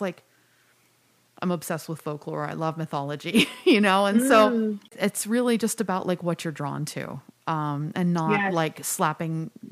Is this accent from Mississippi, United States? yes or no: no; California, United States; I was raised in California and recently moved to Western New York.